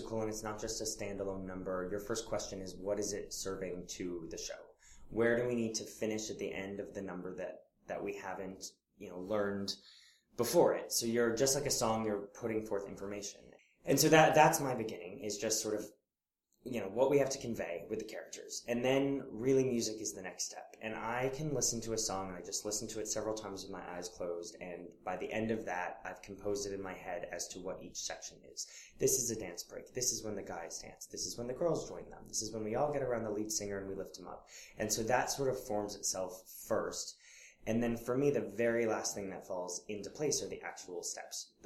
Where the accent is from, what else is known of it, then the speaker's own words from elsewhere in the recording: Arizona, United States; I am from Arizona.